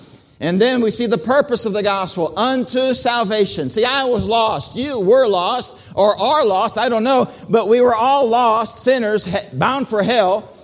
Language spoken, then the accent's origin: English; Brazil; I grew up in Brazil.